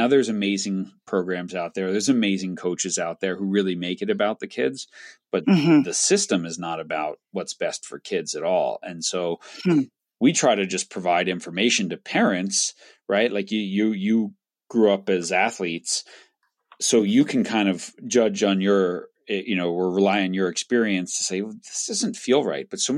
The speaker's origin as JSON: {"language": "English", "region": "New York", "country": "United States", "tie": "born or raised there", "said": "I grew up on Long Island."}